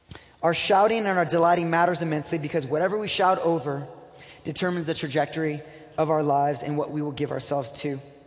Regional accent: Brazil; I grew up in Brazil.

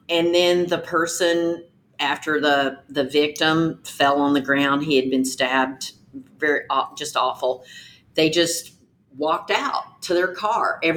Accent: the South, United States; You know, I'm from the South. We say police.

